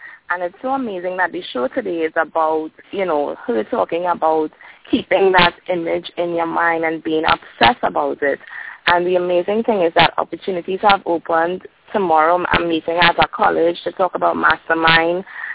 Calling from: Trinidad & Tobago; I'm calling from Trinidad.

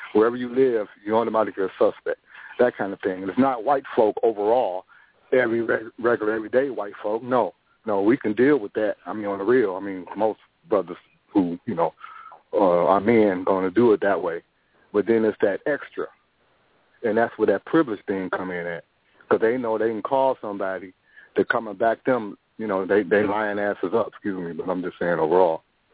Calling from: Detroit, Michigan, United States; I'm calling from Detroit, Michigan.

